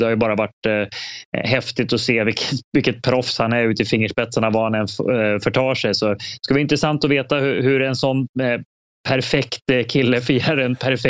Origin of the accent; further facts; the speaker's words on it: Västerås, Västmanland County, Sweden; Han var grym redan när jag växte upp i Västerås